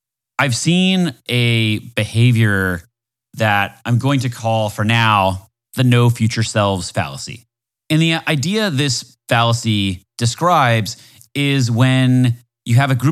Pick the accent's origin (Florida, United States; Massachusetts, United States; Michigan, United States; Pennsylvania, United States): Florida, United States; I'm from Florida, so it matters to me a little